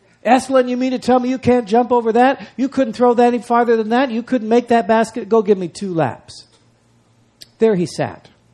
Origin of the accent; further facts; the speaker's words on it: Long Beach, California, United States; held these indelible, joyful memories of times growing up in Long Beach.